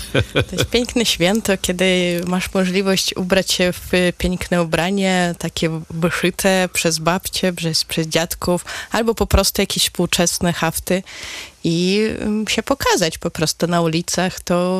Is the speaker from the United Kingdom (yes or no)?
no; Ukraine; tych koszul wyszytych, tych haftowanych, no, jak ubieramy się, no to widzimy, że jesteśmy Ukraińcami.